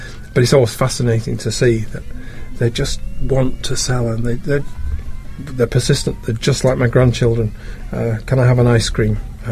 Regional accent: Yorkshire and the Humber, United Kingdom; I'm a Yorkshireman

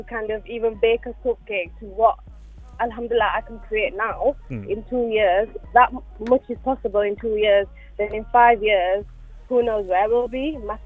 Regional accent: Huddersfield, Yorkshire and the Humber, United Kingdom; born there; I was born in Huddersfield.

